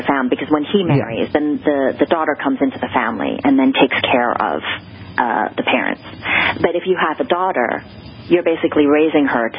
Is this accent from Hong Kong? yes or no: yes; Hong Kong; but I grew up in Hong Kong.